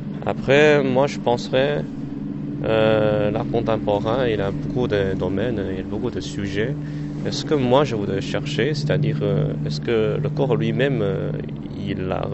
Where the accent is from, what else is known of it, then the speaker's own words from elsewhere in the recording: Shanghai, China; French is a second language; moved away as an adult; now in France; Je viens de la Chine. Je suis né à Shanghai.